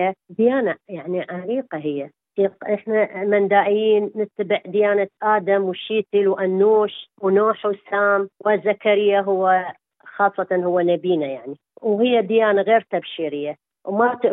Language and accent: Arabic; Iraq; also born or lived in Jordan; now in Australia; احنا كان يعني ظروف قصتنا انه طلعنا من العراق مضطهدين